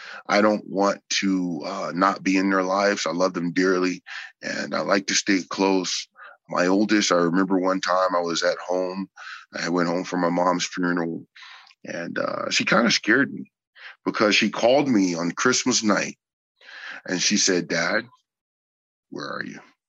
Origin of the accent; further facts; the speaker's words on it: North Carolina, United States; I'm from North Carolina. I was born and raised on the Northeastern Seaboard.